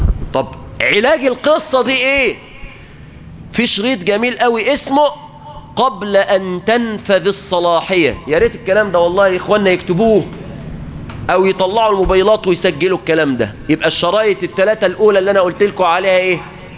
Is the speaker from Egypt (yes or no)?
yes; Egypt; حتى ييسر الله اغلاق هذا البلاء عن بلادنا مصر